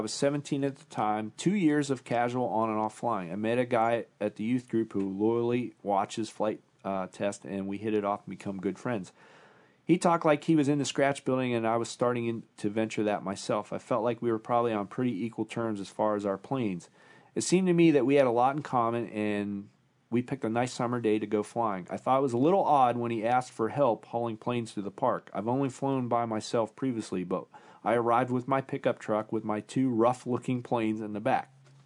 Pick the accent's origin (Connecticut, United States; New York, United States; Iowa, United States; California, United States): California, United States; Costa Mesa; I'm from Costa Mesa, California, and I have a crash story for you.